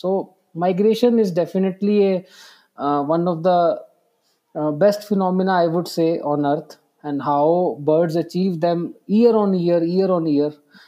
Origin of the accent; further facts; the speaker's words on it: India; first language Hindi; English is a second language; like in Hindi, in my native language, we say bird as a chidiya.